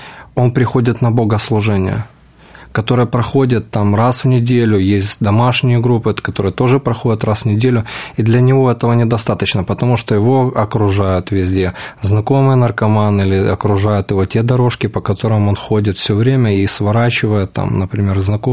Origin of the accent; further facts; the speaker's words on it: Kyiv, Ukraine; я сам из Киева. И весной этого года я приехал с командой в Москву